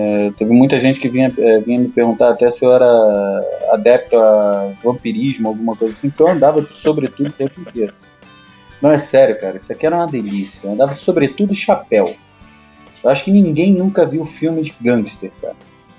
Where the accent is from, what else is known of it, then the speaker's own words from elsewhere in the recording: Rio de Janeiro, Brazil; now in Teresópolis, Brazil; Eu sou tijucano, nasci e fui criado no Rio de Janeiro, na zona norte mesmo. E há 21 anos, mais ou menos, eu mudei para Teresópolis.